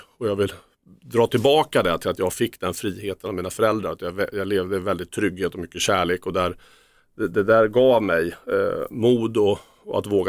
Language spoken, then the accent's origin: Swedish; Örebro, Örebro County, Sweden; Jag är från Örebro